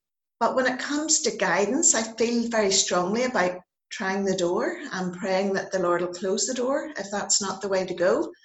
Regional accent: Bangor, Northern Ireland, United Kingdom; now in Ballymena, United Kingdom; I grew up in Bangor. I grew up in Silverstream Road, just off the Belfast Road, went to Clandeboy Primary School, went to the girls' high school. So I know Bangor really well.

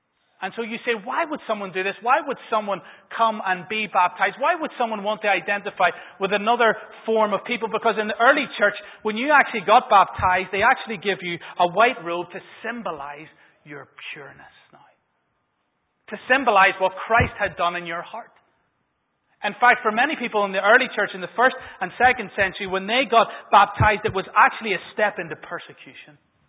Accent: Bangor, Northern Ireland, United Kingdom; also born or lived in Belfast; I realized that when I moved from Bangor to Belfast, I used to go to the Grammar, where we played with a griffin on our shirt, and we played in blue.

